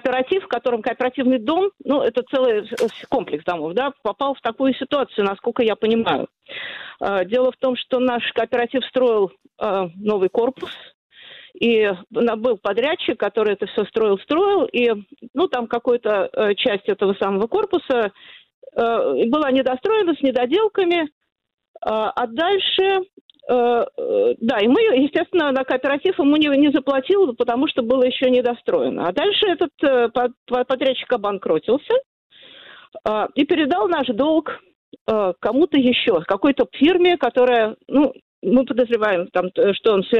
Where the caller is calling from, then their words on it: Moscow, Russia; Я из Москвы.